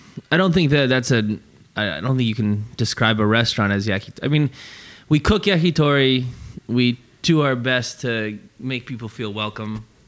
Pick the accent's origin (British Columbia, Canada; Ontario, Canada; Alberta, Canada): Alberta, Canada; Calgary; growing up in Calgary